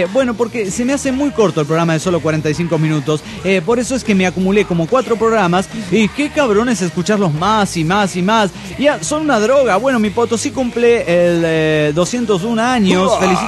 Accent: Cancún, Quintana Roo, Mexico; de Cancún, Quintana Roo.

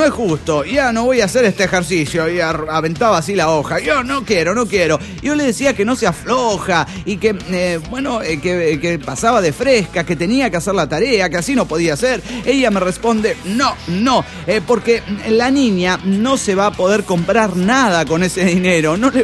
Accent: Toluca, State of Mexico, Mexico; de Toluca, México.

